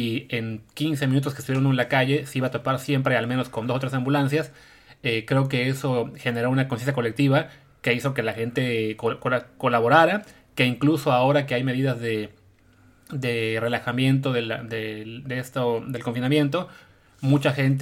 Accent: Mexico; lo que nos importa a nosotros como mexicanos

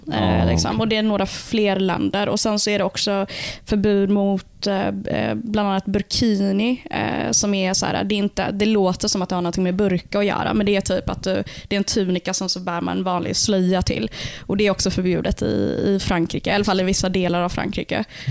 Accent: Gothenburg, Västra Götaland County, Sweden; för mig som är liksom, en vanlig liksom, svenne muslim, född och uppvuxen i Göteborg

